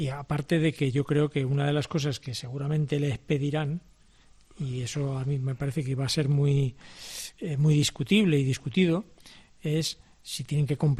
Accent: Madrid, Community of Madrid, Spain; somos los madrileños hijos de un dios menor

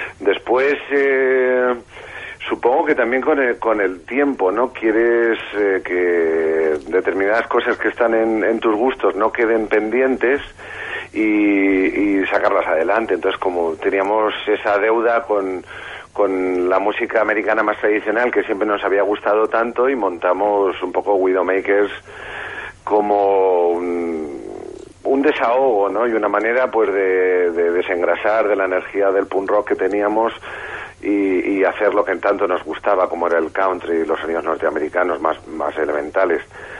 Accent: Spain; porque somos españoles

